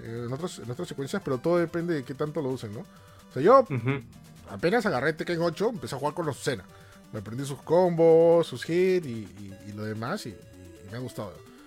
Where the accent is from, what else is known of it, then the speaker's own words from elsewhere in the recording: Peru; Nosotros como peruanos podemos decir